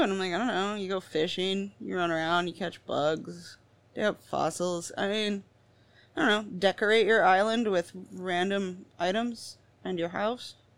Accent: Winnipeg, Manitoba, Canada; I'm from Winnipeg, you idiot.

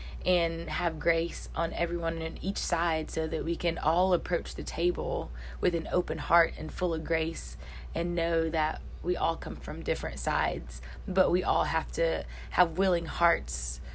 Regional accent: Enterprise, Alabama, United States; like I said, I'm from Enterprise, Alabama. That's like the deep South.

